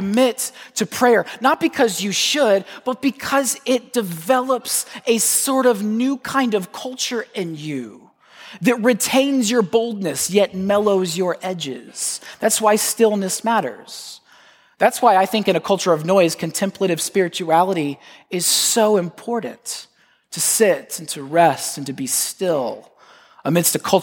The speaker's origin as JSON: {"language": "English", "region": "the South", "country": "United States", "tie": "born or raised there", "said": "I grew up in the South. I know what that feels like."}